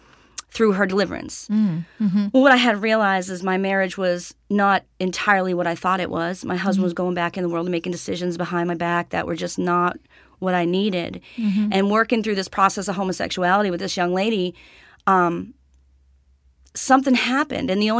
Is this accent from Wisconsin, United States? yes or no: no; Boston, Massachusetts, United States; My husband and I met in Cape Cod, Massachusetts. I'm from Boston.